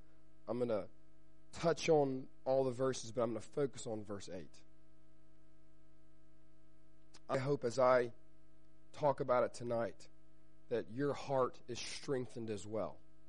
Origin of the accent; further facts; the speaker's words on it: Alabama, United States; now in London, United Kingdom; Hello. I'm from Alabama, and my family, we moved over here back in September to attend London Theological Seminary